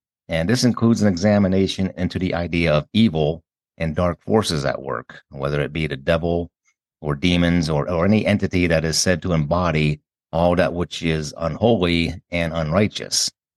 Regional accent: Pennsylvania, United States; Yeah, I remember that from growing up in Pennsylvania

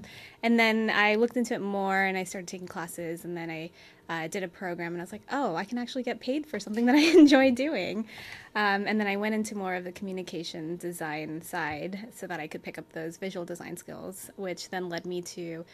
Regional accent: United States; And, you know, a lot of us are very proud of being American.

